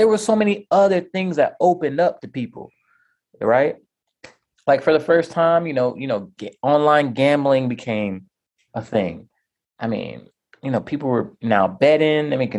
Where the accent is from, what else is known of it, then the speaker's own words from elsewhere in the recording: Atlanta, Georgia, United States; I mean, I'm just from Atlanta